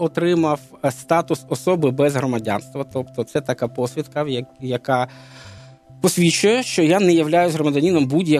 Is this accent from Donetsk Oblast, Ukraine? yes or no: yes; Donetsk, Donetsk Oblast, Ukraine; now in Kyiv, Ukraine; я сам з Донецьку і приїхав в Київ